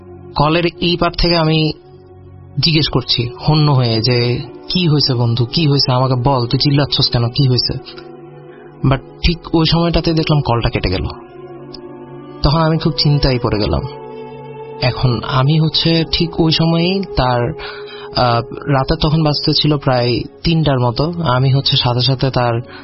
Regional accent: Chittagong, Chittagong Division, Bangladesh; যেহেতু আমি চট্টগ্রামেই বড় হয়েছি, সো চট্টগ্রামের গ্রাম অঞ্চলের অনেক কিছুই আমি ফেস করছি

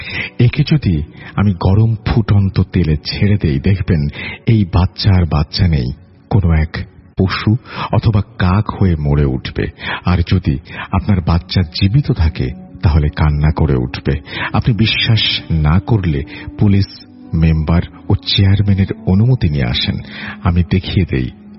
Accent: Dhaka, Dhaka Division, Bangladesh; born there; আমি ঢাকার মুগদা এলাকায় জন্মগ্রহণ করি বলে মনে রাখা ভালো। 1997 সালের শেষের দিকে এবং 98 সালের শুরুর দিকে আমার জন্ম।

